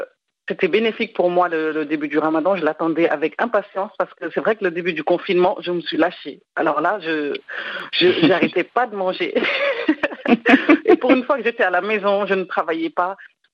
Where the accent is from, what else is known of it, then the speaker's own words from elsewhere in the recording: Senegal; j'ai grandi un peu au Sénégal. Et c'est vrai que quand j'étais petite, je jeûnais déjà.